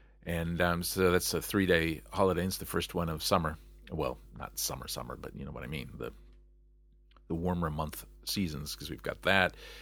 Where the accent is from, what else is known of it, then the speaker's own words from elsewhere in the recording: United States; it's something that I don't personally have any connection to as an American